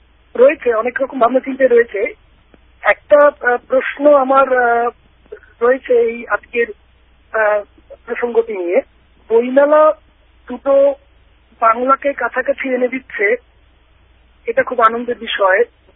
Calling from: West Bengal, India; উত্তরবঙ্গ থেকে।

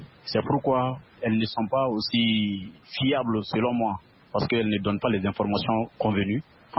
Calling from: Mali; Concernant la liberté de la presse chez nous au Mali

